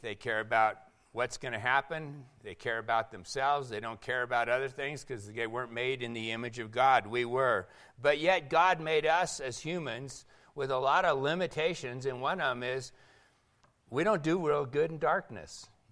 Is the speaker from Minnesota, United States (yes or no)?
no; Seattle, Washington, United States; And I know growing up in Seattle, where we led the nation in suicides every year